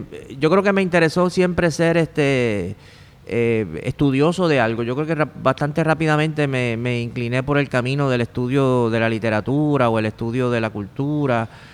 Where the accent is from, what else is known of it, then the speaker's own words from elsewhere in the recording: Monacillo, Puerto Rico; also born or lived in Santurce; Yo nací en Santurce, aquí en el Hospital Presbiteriano, pero me crié en Monacillo, que es un barrio que está entre Río Piedras y Guaynabo.